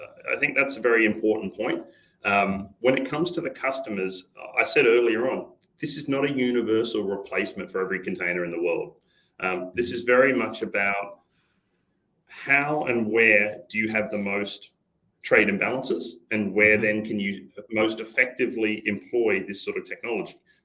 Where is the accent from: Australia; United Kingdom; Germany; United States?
Australia; China to Australia, being Australian